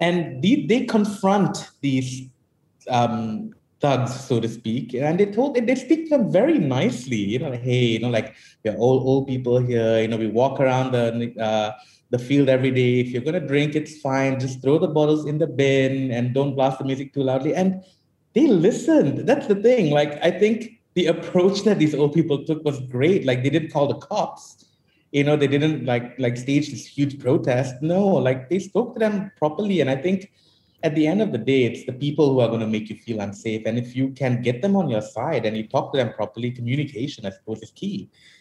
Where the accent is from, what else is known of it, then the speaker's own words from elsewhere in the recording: Klang, Selangor, Malaysia; I'm from Klang. You know, but the truth is, you find that Klang is actually a really lovely place